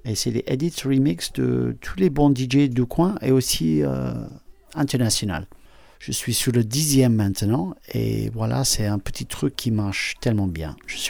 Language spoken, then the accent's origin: French; England, United Kingdom; French is a second language; now in France; Je suis un Anglais qui habite ici dans le Var depuis 15 ans.